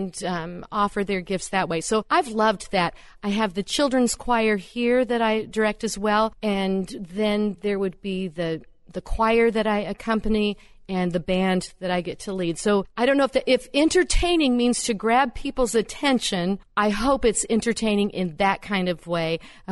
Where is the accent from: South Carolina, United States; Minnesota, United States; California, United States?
California, United States; San Diego; moved away as an adult; also born or lived in Pennsylvania; now in Houlton, United States; I grew up in San Diego, California, about as far away from Houlton, Maine as one can get. And I lived there until after we were married, and then we came to the East Coast, Pennsylvania, for 3 years